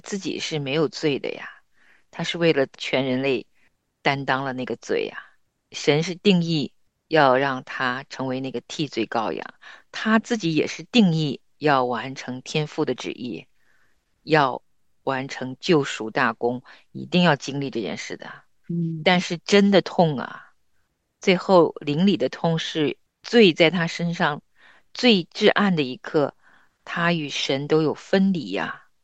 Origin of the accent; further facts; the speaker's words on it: North China Plain, China; 我其实是出生在爷爷奶奶的身边，出生在小乡村里，然后长在华北大平原的，跟爷爷奶奶一起长到差不多快6岁，才回到城市跟爸爸妈妈住在一起的